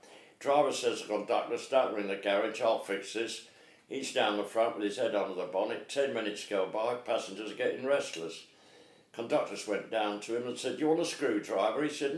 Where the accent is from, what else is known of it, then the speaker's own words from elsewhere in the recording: Leeds, Yorkshire and the Humber, United Kingdom; And one of my first jobs, my hometown, City Varieties Theatre, Leeds